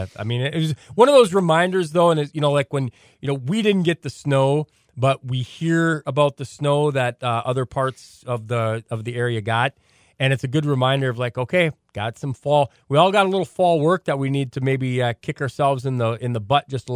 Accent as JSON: {"language": "English", "region": "North Dakota", "country": "United States", "tie": "born or raised there", "said": "And I've never, you know, growing up in North Dakota, you never really revered the shelter belt because they were everywhere."}